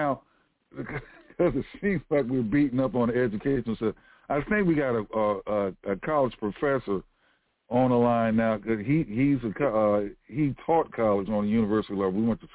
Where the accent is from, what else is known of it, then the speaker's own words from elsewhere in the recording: Washington, District of Columbia, United States; also born or lived in Texas; because I'm originally from Washington, D.C.